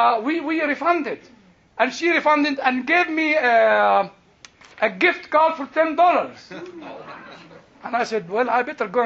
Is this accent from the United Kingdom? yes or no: no; Egypt; I'm British. But actually, I'm not even British. I'm actually Egyptian.